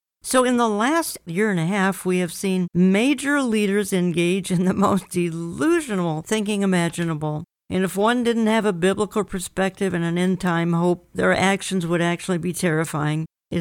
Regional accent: Minneapolis, Minnesota, United States; since Minneapolis is my hometown, I recognize lawlessness.

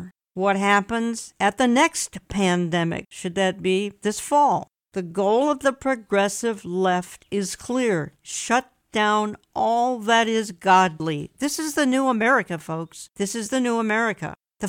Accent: Minneapolis, Minnesota, United States; Frankly, there's a mayor of my hometown, Minneapolis, who says he's going to push back against anything the president says

